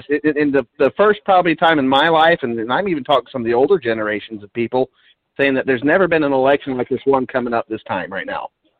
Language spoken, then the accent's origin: English; South Carolina, United States; Well, you know I'm from South Carolina. Does that still qualify me as a Yankee?